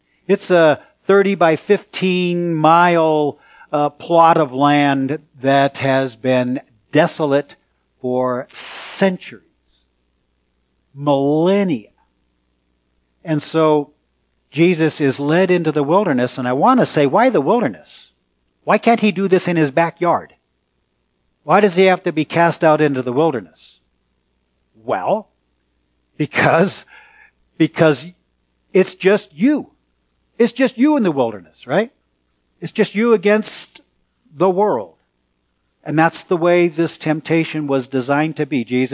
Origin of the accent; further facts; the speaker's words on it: San Francisco, California, United States; You know, I grew up in San Francisco.